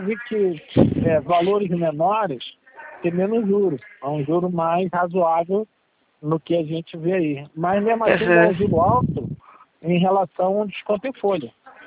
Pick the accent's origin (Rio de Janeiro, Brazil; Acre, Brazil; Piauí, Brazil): Rio de Janeiro, Brazil; Sim, sou do Rio.